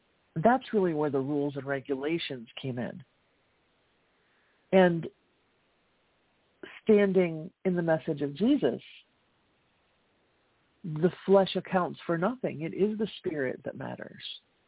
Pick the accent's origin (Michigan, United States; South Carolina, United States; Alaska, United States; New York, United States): Michigan, United States; Flint; born there; You know, I was born in 1973 in Flint, Michigan. And yes, born to immigrants who carried this information